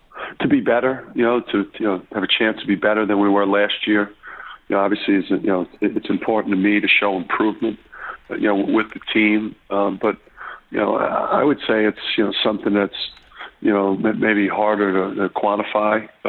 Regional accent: Jersey City, New Jersey, United States; I've spent my life, you know … growing up in Jersey City in particular.

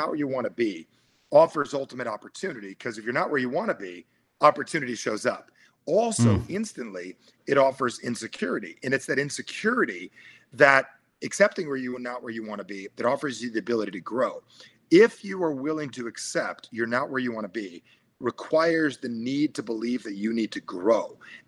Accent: New Jersey, United States; I'm from Jersey, so when we used to...

